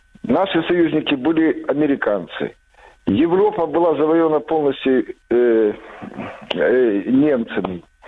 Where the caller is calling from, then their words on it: Bohuslav, Kyiv Oblast, Ukraine; Я из города Богуслава Киевской области.